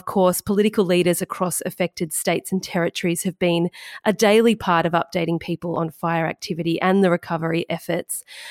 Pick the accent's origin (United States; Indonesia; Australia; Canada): Australia; Bermagui, New South Wales; I was in my hometown of Bermagui on the New South Wales far south coast over the New Year period